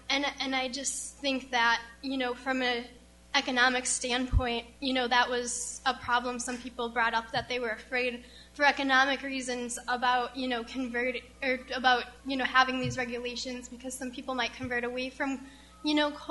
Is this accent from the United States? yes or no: yes; Carbondale, Pennsylvania, United States; I grew up in Carbondale, Pennsylvania, which is 30 minutes north of Scranton, and we had the first underground coal mines in the nation.